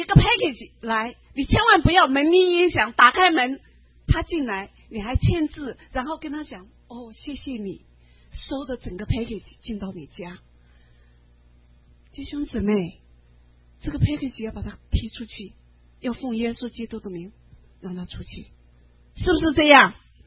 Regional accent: China; 我们中国人很谦虚啊

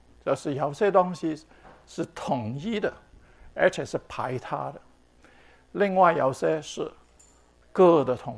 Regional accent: Hong Kong; now in United States; 是我在香港长大的时候从来没有吃过的。

